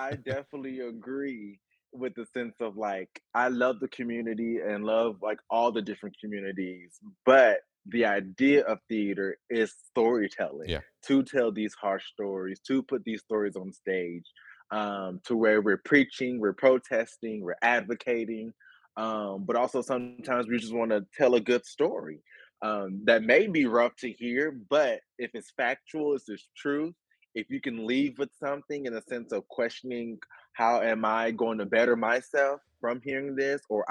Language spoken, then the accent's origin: English; Texas City, Texas, United States; Since I'm from Texas City, so she went to Lamarck High School, and she just raised us in Texas City.